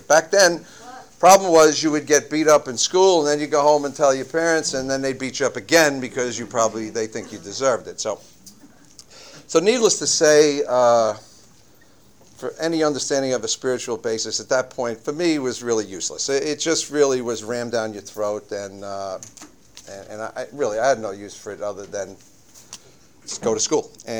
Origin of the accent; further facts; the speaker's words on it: Queens, New York, United States; I grew up in Woodside, Queens. You know, I had a typical Irish family. My father was 58 years old when I was born.